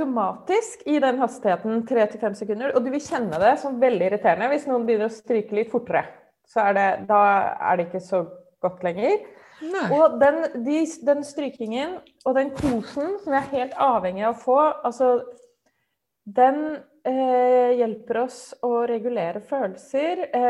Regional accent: Oslo, Norway; Jeg vokste opp i Oslo, som var litt sånn ekstra stivt også.

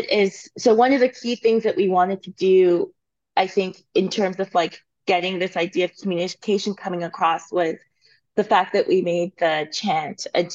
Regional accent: Nigeria; also born or lived in Canada; now in United States; So myself, I'm a double immigrant. You know, I immigrated from Nigeria to Canada, and then from Canada to the States.

